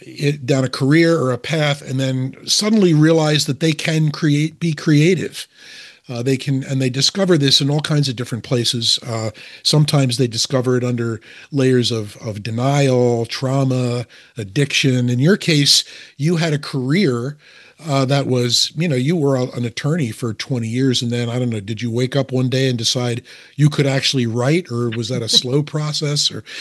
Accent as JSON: {"language": "English", "town": "Philadelphia", "region": "Pennsylvania", "country": "United States", "tie": "born or raised there", "said": "Yardley is a suburb of my hometown, Philadelphia, so I kind of know where you are."}